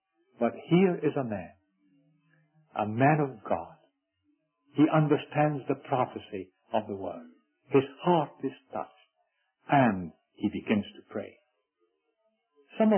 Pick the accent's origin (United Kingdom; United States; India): United Kingdom; Scotland